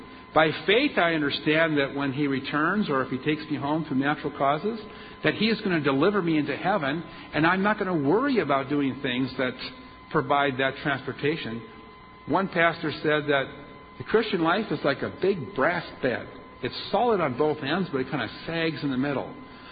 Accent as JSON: {"language": "English", "region": "Minnesota", "country": "United States", "tie": "born or raised there", "said": "when I was a child, I grew up in Minnesota."}